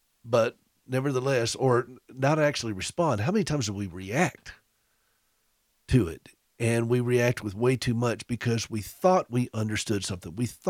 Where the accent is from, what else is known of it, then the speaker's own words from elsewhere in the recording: the South, United States; accent: Southern; just as they've had to understand my Southern accent.